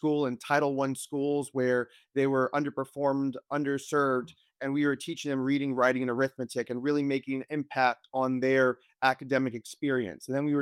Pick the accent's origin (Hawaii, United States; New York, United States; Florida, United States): Florida, United States; Tampa; made such an impact at my high school and really in my hometown of Tampa, Florida, and the entire Tampa Bay community.